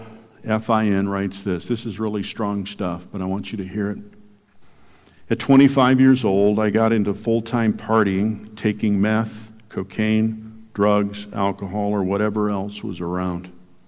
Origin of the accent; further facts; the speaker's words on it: Grand Rapids, Michigan, United States; moved away as an adult; now in Dallas, United States; I moved from my hometown of Grand Rapids, Michigan, to Dallas, following after a man I liked.